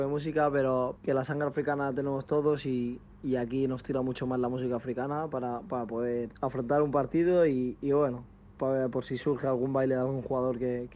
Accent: Spain; born there; mi padre y mi madre nacieron aquí, nacieron en España, yo también nací en España, pero mi abuelo de parte de madre, bueno, nació en Guinea Ecuatorial y conocían a mi abuela que es gallega

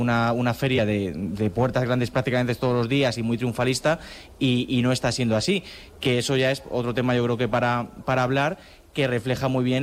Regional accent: Madrid, Community of Madrid, Spain; born there; soy nacido en Madrid, que la gente muchas veces se confunde, pero bueno, medio de Albacete, mi madre es de Albacete, así que prácticamente de allí

